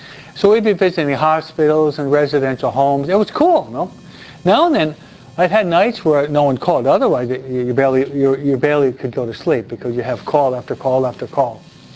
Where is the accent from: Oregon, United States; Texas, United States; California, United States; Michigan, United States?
Michigan, United States; Detroit; born there; I was born in Detroit. I only lived there 2 years, but almost all of my relatives still live there.